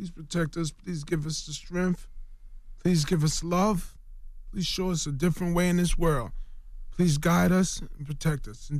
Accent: Brooklyn, New York, United States; I'm from Brooklyn. It's all to the good.

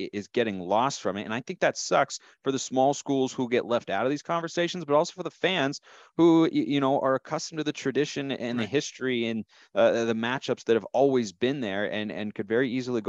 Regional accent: Portland, Oregon, United States; I'm an Oregon guy, I grew up in the Portland area.

